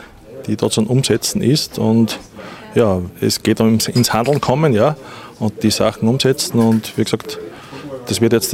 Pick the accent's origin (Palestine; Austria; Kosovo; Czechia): Austria; ich komme aus Sachsen, Österreich.